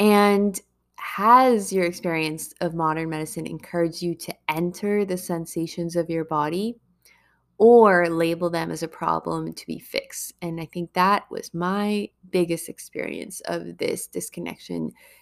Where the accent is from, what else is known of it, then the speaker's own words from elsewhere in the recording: Boston, Massachusetts, United States; where I grew up in Boston, which was the best area and still is for hospitals.